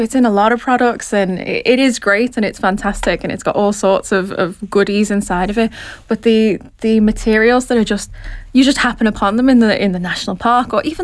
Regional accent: Liverpool, North West England, United Kingdom; I'm sure you can tell from my accent that I'm actually from Liverpool

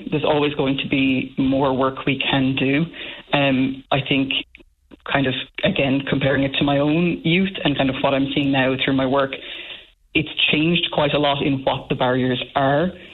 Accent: Tralee, County Kerry, Ireland; As I said, I grew up in Tralee myself and it was a bit of a lonely existence.

